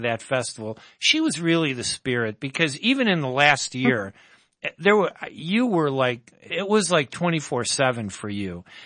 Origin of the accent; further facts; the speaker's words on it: United States; born there; You know, I'm American-born. My dad wanted me to be American.